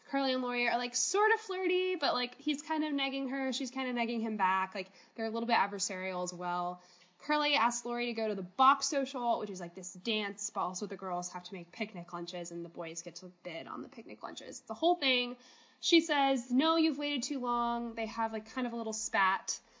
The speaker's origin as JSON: {"language": "English", "town": "Smyrna", "country": "United States", "tie": "born or raised there", "said": "That's my hometown. But I don't hate Smyrna. I like Smyrna."}